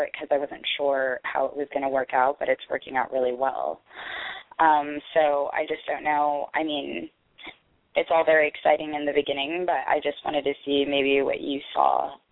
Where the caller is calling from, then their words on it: Los Angeles, California, United States; I'm calling from Los Angeles.